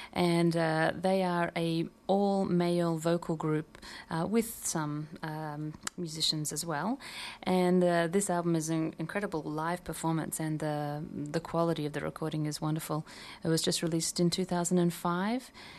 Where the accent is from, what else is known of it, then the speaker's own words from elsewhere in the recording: Australia; I've since discovered that being Australian, Mother's Day is not the same